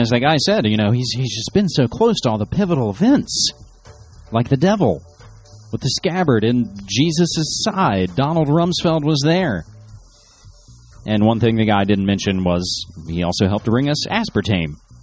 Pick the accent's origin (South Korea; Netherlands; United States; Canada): United States; West Virginia; But finally, West Virginia-wary, my home state, all these headlines come from WVMetroNews.com.